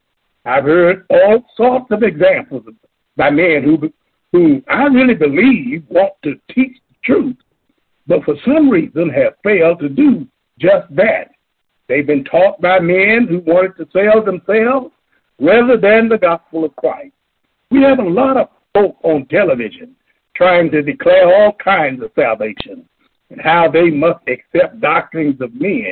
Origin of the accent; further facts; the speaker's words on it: Lubbock, Texas, United States; That's my homeboy from Lubbock, my hometown.